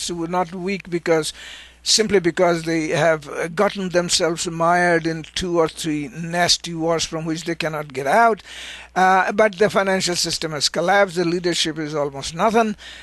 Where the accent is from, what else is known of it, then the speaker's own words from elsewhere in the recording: India; the Chinese often say about the Indians, and I'm being an Indian, I heard this